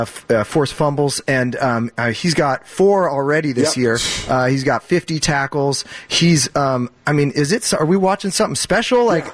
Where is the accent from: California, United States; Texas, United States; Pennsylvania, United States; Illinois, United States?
California, United States; Petaluma; I'm from Petaluma.